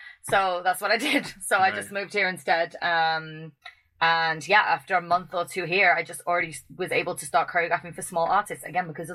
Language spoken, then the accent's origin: English; Sale, North West England, United Kingdom; And I'm from a small town, so I'm from Manchester, but I'm from a little sub-town called Sale.